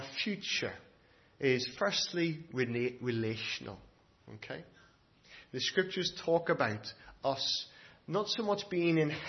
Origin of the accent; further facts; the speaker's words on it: Ireland; And I'm Irish.